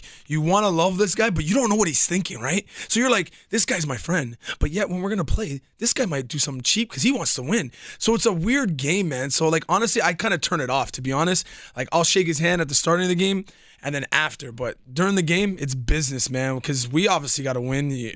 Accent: Canada; Exactly, and he's Canadian too. I'm Canadian boy, so it would be perfect.

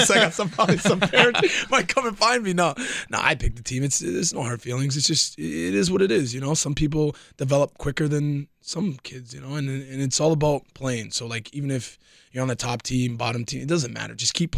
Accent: Canada; Exactly, and he's Canadian too. I'm Canadian boy, so it would be perfect.

